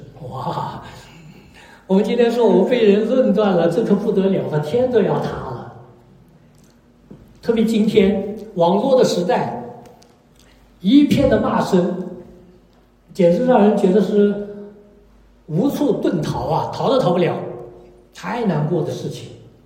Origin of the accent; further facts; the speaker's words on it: China; 我们这一代人在中国是在辩论中长大的，比我们年轻的人不懂了。